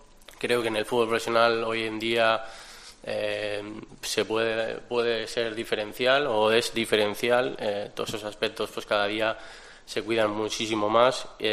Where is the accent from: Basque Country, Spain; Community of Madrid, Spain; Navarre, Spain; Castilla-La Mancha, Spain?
Basque Country, Spain; Bilbao; Sí, soy de Bilbao, pero bueno, mira, incluso el euskera, por desgracia, no lo tengo desde pequeñito.